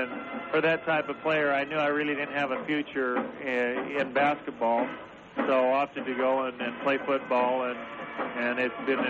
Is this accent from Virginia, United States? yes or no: no; Utah, United States; I'm from Utah. I know how to say Rulon.